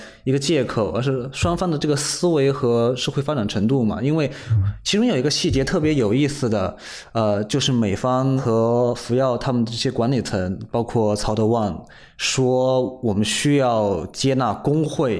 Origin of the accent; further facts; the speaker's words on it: China; 因为我们知道身为中国人，我们在中国的这些外资企业他们遇到的困境我们大概知道